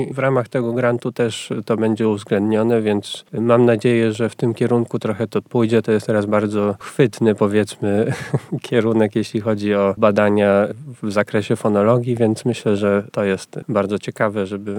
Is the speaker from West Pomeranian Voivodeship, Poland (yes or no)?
no; Olsztyn, Warmian-Masurian Voivodeship, Poland; Jestem z Olsztyna, więc to też jest pewien naturalny kierunek.